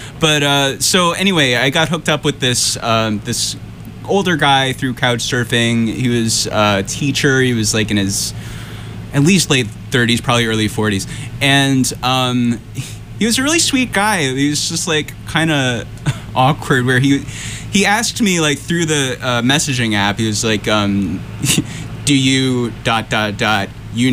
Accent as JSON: {"language": "English", "region": "New Jersey", "country": "United States", "tie": "born there", "also_born_or_lived": "California / New York / Connecticut", "said": "I was born in New Jersey. My family is from the New York area, but we moved around a lot when I was a kid. We were in California for a couple of years, came back to New York, settled in Connecticut when I was about 13."}